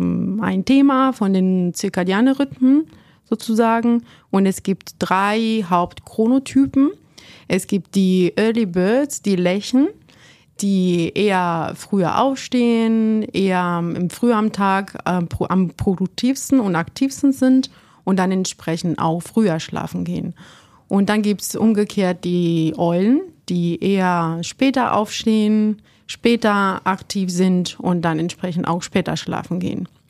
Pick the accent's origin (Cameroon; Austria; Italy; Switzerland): Italy; German is a second language; moved away as an adult; now in Germany; ich bin eigentlich nach Deutschland für Studium umgezogen. Ich komme ursprünglich aus Italien